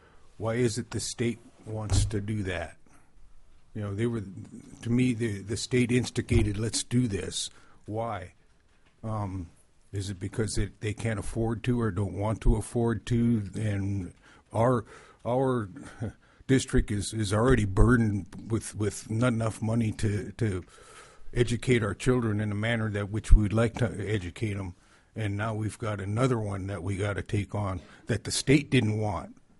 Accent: Juneau, Alaska, United States; moved away; also born or lived in California; I was born here in Juneau in 1951, went through the schools in Southeast Alaska, moved to California

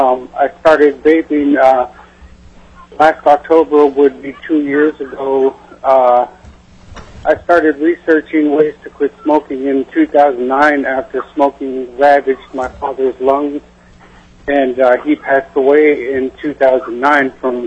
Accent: Anchorage, Alaska, United States; I'm from Anchorage, Alaska, and I'm not affiliated with anybody.

